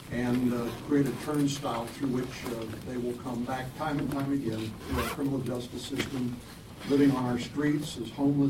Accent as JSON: {"language": "English", "town": "San Antonio", "region": "Texas", "country": "United States", "tie": "born or raised there", "said": "I think of San Antonio, Bexar County, Texas, which is my hometown"}